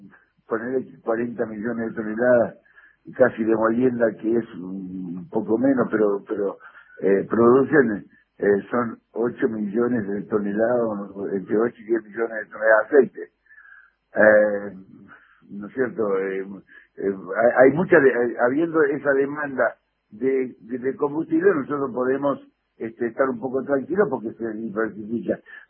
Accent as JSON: {"language": "Spanish", "country": "Argentina"}